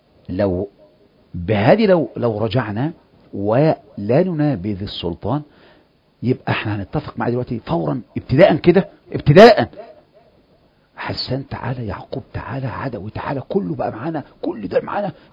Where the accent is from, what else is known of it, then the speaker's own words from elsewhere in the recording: Egypt; احنا مصريين